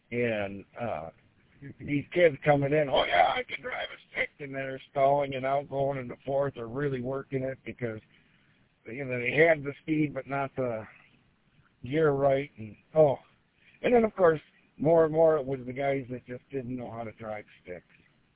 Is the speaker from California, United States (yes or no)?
no; Michigan, United States; I'm from Michigan. This is normal.